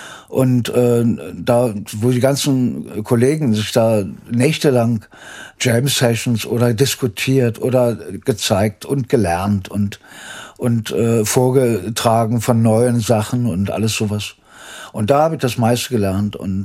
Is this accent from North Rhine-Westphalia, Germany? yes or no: no; Berlin, Germany; Ich bin ja im Ostberlin geboren, in Adlershof. Und das war eben 49er Jahrgang.